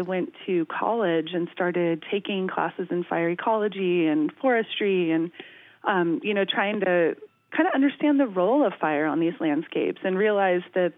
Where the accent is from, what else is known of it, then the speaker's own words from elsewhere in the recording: Hayfork, California, United States; Yeah, I actually grew up in Trinity County, so not too far from Southern Oregon. I grew up in a little town called Hay Fork, and it's surrounded by public lands.